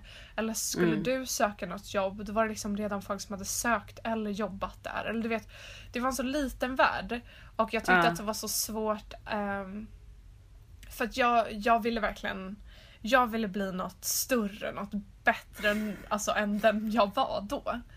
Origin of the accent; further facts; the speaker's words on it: Stockholm, Stockholm County, Sweden; speciellt i det område som jag växte upp i Kärrtorp